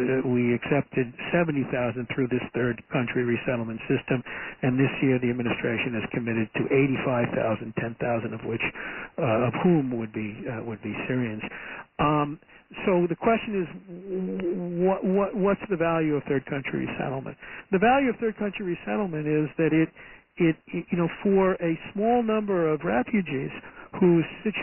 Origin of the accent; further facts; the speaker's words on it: New York, United States; And I grew up on Long Island.